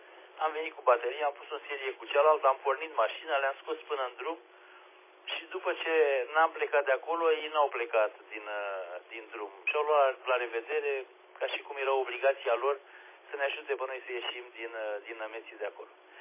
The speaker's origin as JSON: {"language": "Romanian", "country": "Romania", "said": "înainte de a fi... european, sunt român, deci trebuie păstrat"}